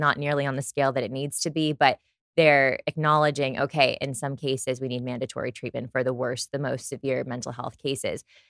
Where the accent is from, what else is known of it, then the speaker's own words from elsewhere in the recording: California, United States; I was born and raised outside of Los Angeles in the Valley.